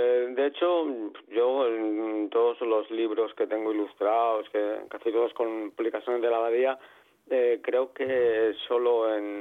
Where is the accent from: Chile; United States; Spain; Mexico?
Spain; Balearic Islands; yo que soy mallorquín